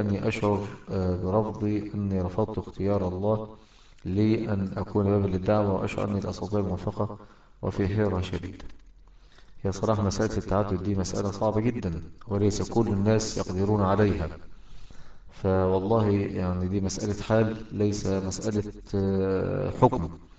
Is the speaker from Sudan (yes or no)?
no; Mecca, Makkah Province, Saudi Arabia; يعني مولود في مكة وعايش في مكة